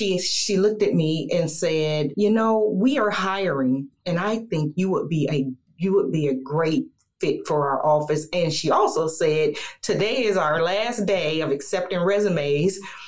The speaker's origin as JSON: {"language": "English", "town": "Lima", "region": "Ohio", "country": "United States", "tie": "born or raised there", "said": "I was born and raised here in Lima, Ohio."}